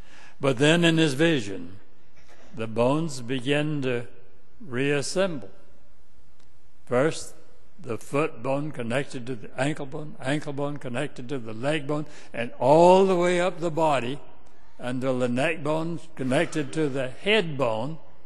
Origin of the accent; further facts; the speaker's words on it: Greenville, United States; I grew up in St. Paul Methodist Church in Greenville.